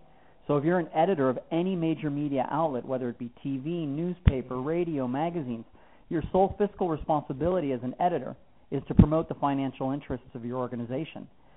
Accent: Wisconsin, United States; I'm a chiropractor from Wisconsin

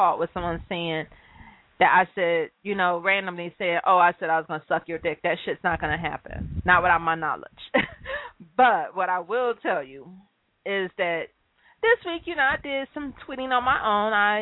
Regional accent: Detroit, Michigan, United States; first of all, I'm from Detroit.

